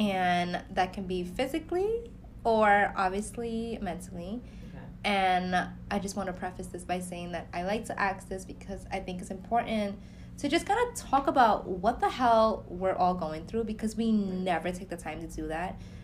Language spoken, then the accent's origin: English; New York, United States; I'm like, I'm actually from New York. I'm not just saying that.